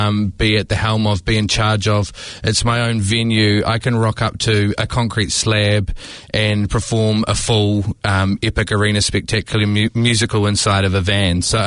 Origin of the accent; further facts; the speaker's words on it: Blenheim, Marlborough, New Zealand; now in Titirangi, New Zealand; But I do live in Titirangi now, but no one would know that because I'm always on the road